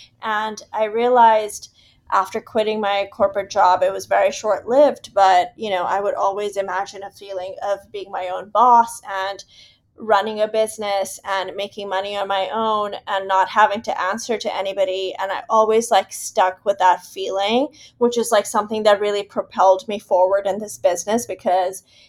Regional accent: Pakistan; like I grew up in Pakistan and Rami is in the US, and I would have never thought like a girl born and raised in Pakistan

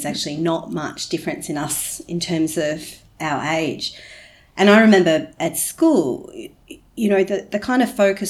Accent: Australia; However, me being Aussie and a lot more kind of, you know, liberal

